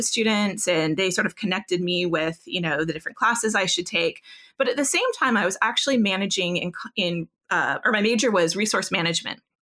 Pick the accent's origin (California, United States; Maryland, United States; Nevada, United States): California, United States; I was from California originally.